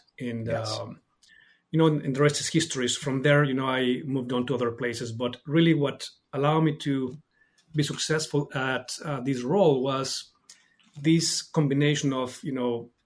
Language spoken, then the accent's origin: English; Mexico City, Mexico; I am originally from Mexico City, and I'm an architect by trade.